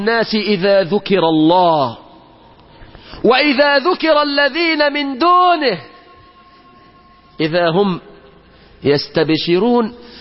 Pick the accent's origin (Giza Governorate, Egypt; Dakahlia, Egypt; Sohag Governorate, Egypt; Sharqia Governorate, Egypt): Dakahlia, Egypt; Mansoura; الولد اللي في بلدنا المنصورة ماشي حاطط ايده على كتف واحد،